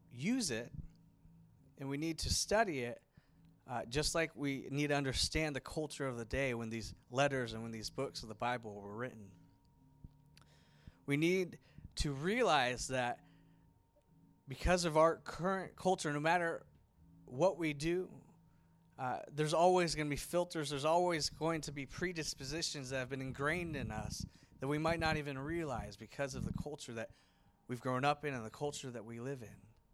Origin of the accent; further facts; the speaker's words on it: Mill Valley, California, United States; You know, I grew up here. And we grew up saying that. I would go to camps and people would say, oh, where are you guys from? Oh, we're from Nevada. Oh, we're from Mill Valley.